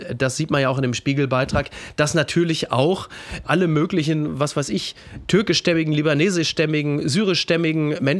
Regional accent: Castrop-Rauxel, North Rhine-Westphalia, Germany; ich komme aus Castrop-Rauxel, also unweit von Datteln

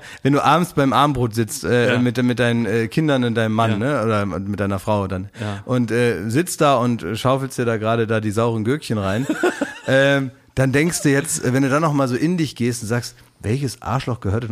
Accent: Afghanistan; German is a second language; now in Germany; Ich komme aus Afghanistan. Ich wohne schon ganz lange hier. Ich eigentlich spreche eine andere Sprache, aber das kann ich auch lesen. Und ich spreche auch ein bisschen Farsi.

